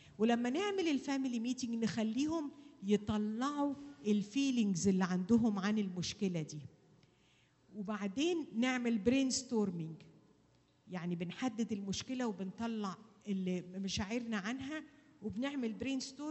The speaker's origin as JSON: {"language": "Arabic", "country": "Egypt"}